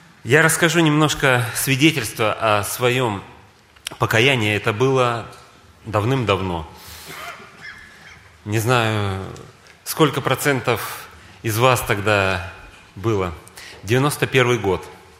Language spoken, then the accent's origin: Russian; Novosibirsk, Novosibirsk Oblast, Russia; я из Новосибирска, как и было представлено